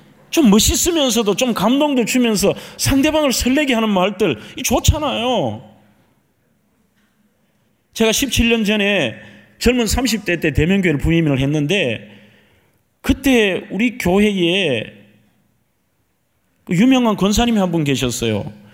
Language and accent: Korean; Andong, North Gyeongsang, South Korea; 저는 경북 안동의 그 보수적인 동네에서 태어났는데 어릴 때 너무너무 가난했어요.